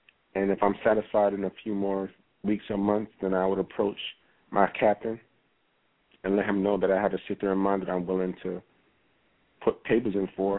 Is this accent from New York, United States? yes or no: yes; Brooklyn, New York, United States; also born or lived in Florida; I was born outside of the country. I was raised in Brooklyn pretty much my whole life. I lived 4 years in Florida. I love Brooklyn.